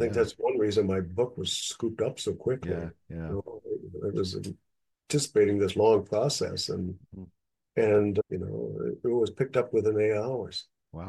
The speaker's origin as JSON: {"language": "English", "town": "Ithaca", "region": "New York", "country": "United States", "tie": "born or raised there", "said": "I am teaching Vipassana for Namgyal Monastery here in Ithaca, my hometown, this spring."}